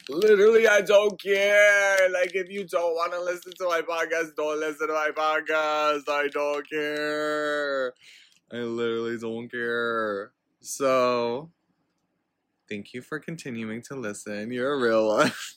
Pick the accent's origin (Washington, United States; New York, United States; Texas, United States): New York, United States; I'm from New York, so it's kind of a long haul.